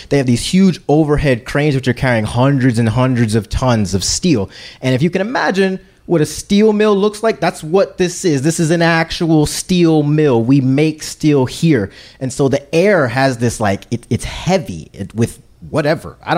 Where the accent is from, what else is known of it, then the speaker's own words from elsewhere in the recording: Philadelphia, Pennsylvania, United States; And I'm from Philly, right? I don't know what crops are.